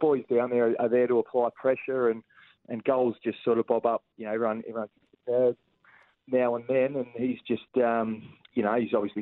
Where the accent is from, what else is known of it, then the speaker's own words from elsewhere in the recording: Tasmania, Australia; moved away as an adult; Yeah, mate, I'm actually originally from Tassie. So there was about 7 of us that moved up to the Gold Coast when we were about sort of 20, 21